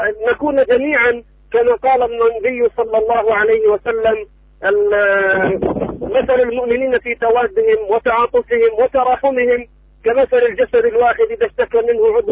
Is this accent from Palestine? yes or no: yes; Palestine; هناك ملايين من الخيرات والثروات والبركات موجودة في بلادنا فلسطين